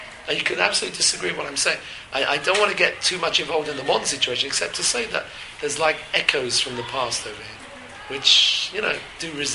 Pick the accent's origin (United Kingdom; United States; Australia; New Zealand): United Kingdom; England; moved away as an adult; I come from England, where religion and state is bound up, literally hand in hand.